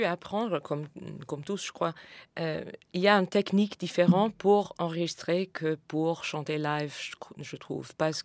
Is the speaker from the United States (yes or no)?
yes; United States; French is a second language; j'avais une grande collection de disques chez moi aux États-Unis